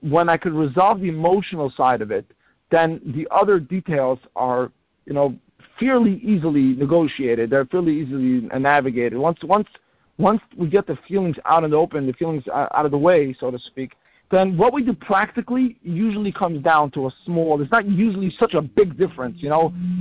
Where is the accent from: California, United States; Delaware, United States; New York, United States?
New York, United States; Crown Heights; I grew up in Crown Heights in those years.